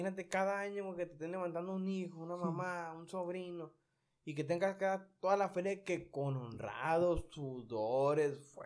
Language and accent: Spanish; Culiacán, Sinaloa, Mexico; No, pues de Culiacán. Y se nota, mis hablas bien recio, hablas bien golpeado.